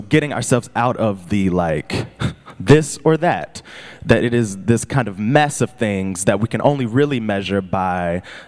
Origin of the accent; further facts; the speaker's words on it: United States; It is an awarded quality of being an American, I think.